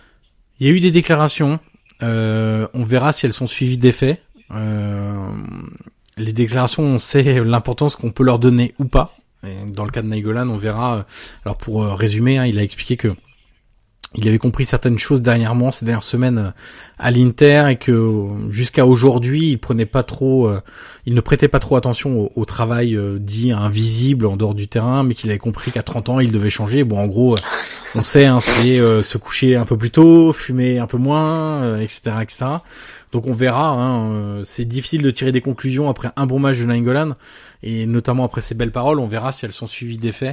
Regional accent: France; vu qu'on est français.

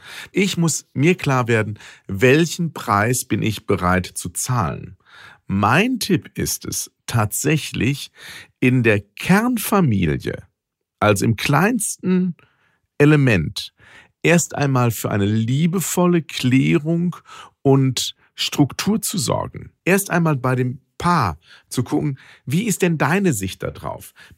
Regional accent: North Rhine-Westphalia, Germany; wie man bei uns im Ruhrgebiet sagt.

